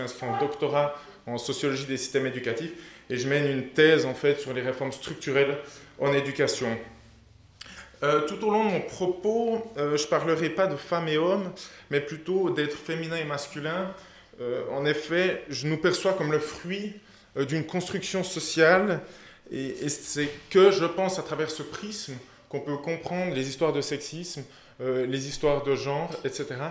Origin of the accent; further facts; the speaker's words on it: Tavannes, Bern, Switzerland; also born or lived in Cortaillod; now in Neuchâtel, Switzerland; j'ai grandi à Tavannes, dans le Jura-Bernois pendant 12 ans. Ensuite, on a déménagé à Courtaillot, où j'ai aussi vécu 12 ans. Et là, j'habite Neuchâtel